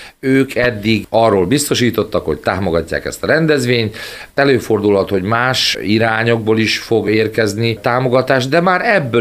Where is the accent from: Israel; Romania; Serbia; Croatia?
Serbia; Vojvodina; now in Kiskunhalas, Hungary; át a szerbiai vajdaságból ide Kiskunhalasra, mi már népzenével foglalkoztunk, tehát tanultunk aktívan népzenét otthon Vajdaságban is, és aztán itt is.